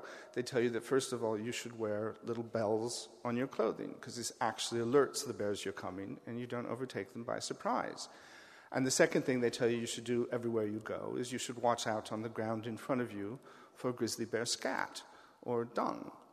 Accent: Iowa, United States; It's a book about growing up in Iowa in the 50s, and I've always felt that I was really, really lucky to get to grow up in the middle of the country, in the middle of the 20th century

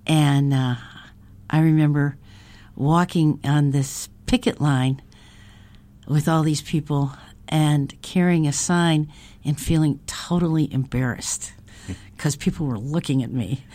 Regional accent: Chicago, Illinois, United States; moved away as an adult; also born or lived in San Francisco; now in Kansas City, United States; Well, I was born in Chicago, all right?

